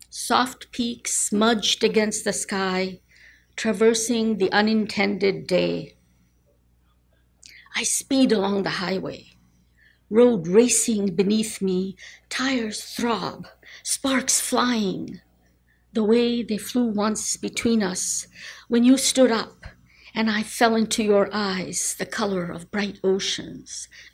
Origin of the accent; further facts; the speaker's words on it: Bangladesh; moved away; I grew up in Bangladesh, where we lived in multi-generational families